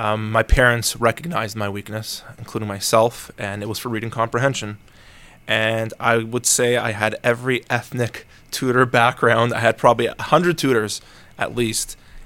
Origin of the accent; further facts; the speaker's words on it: Toronto, Ontario, Canada; So my background's Jewish Moroccan background, born and raised in Toronto, Canada. And grew up from a family of four siblings, including myself.